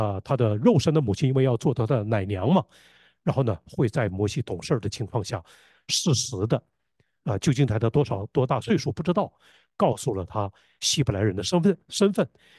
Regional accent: China; 哇，这个姐姐就像我们今天我们中国人很多的人的好姐姐一样。

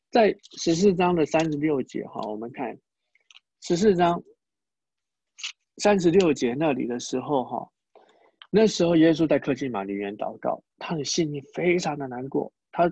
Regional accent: Taiwan; 搞不好我们台湾话还有一点这个希伯来文的影响啊

